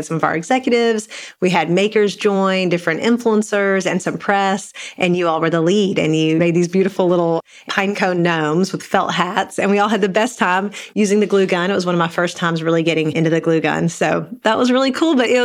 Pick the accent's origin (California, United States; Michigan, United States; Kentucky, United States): Kentucky, United States; So I grew up in Eastern Kentucky in a really small town